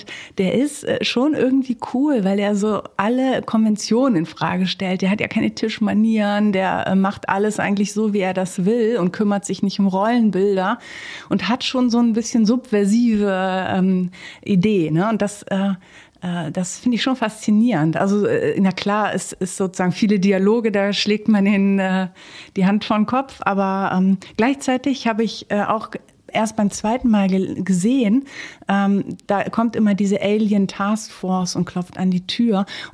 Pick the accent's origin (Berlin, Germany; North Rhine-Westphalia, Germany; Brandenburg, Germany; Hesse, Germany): North Rhine-Westphalia, Germany; ich bin aufgewachsen hier im Bergischen Land